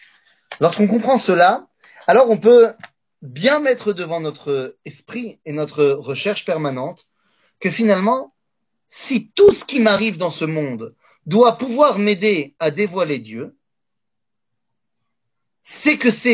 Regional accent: Metz, Grand Est, France; je suis de Metz

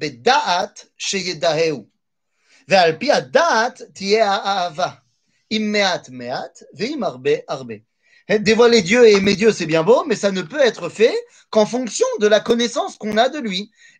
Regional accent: Metz, Grand Est, France; je me souviens comme ça que, ben oui, je suis de Metz, vous aussi

